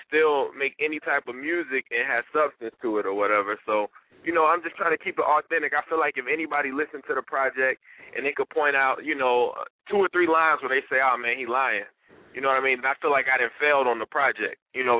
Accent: Dayton, Ohio, United States; now in Dallas, United States; for anybody that's unfamiliar with my music. Born and raised in the Midwest, Dayton, Ohio. I'm a resident of Dallas, Texas now.

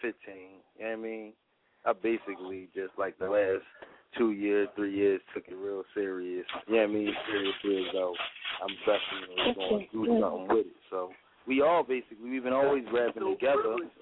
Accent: Philadelphia, Pennsylvania, United States; basically. We from South Philly. 31st and Tasker

